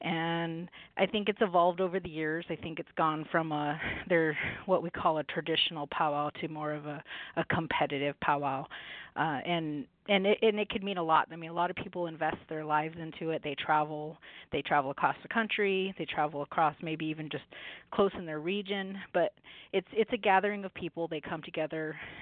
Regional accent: Yakama Indian Reservation, Washington, United States; Well, I'm actually from the reservation I work for. I grew up here on the Yakima Nation Reservation, and I could say that my experiences here growing up on the res I've been fortunate.

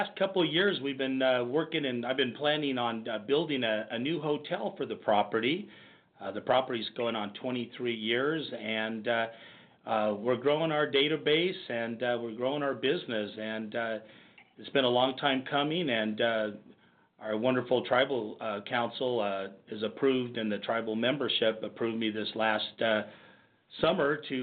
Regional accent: Lake Tahoe, United States; Well, I grew up in Lake Tahoe. And I was raised by a stepfather.

